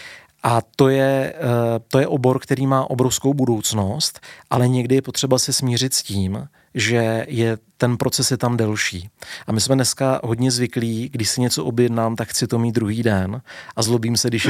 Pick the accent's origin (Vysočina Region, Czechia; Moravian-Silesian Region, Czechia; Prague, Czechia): Prague, Czechia; vyrůstal jsem v Karlíně, takže se pamatuju Karlín, to byla opravdu jako čistě průmyslová oblast.